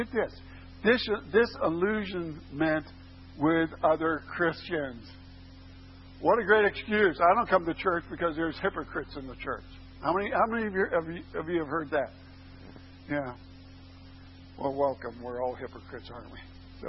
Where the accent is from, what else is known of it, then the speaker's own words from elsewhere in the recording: Pittsburgh, Pennsylvania, United States; I mean, I come from Pittsburgh where there's bumper-to-bumper traffic.